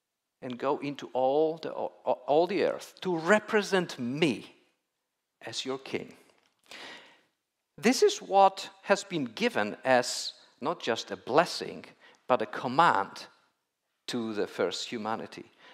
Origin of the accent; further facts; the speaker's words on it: Poland; English is a second language; specifically from my home country in Poland